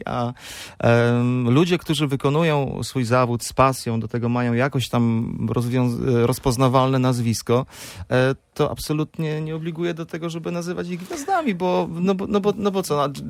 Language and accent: Polish; Wrocław, Lower Silesian Voivodeship, Poland; now in Warsaw, Poland; To, że mieszkam w Warszawie, nie znaczy, że jestem z Warszawą związany, ponieważ ja jestem z Wrocławia.